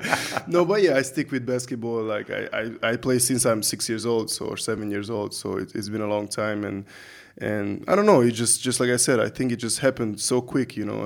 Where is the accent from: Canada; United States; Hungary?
Hungary; Budapest; English is a second language; I mean, especially I'm from Budapest. So until I didn't move out from Budapest, I didn't even know that in Hungary exists professional basketball.